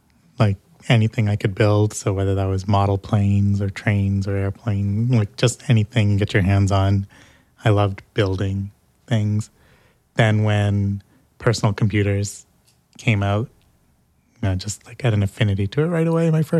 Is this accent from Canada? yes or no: no; India; Well, you know, I'm Indian.